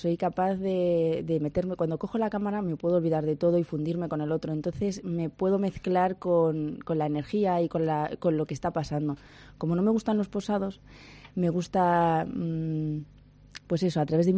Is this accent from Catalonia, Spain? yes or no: no; Pombriego, Castile and León, Spain; Tengo uno que nació hace 12 años con mis hijos, que es uno de mi pueblo, de Pombriego.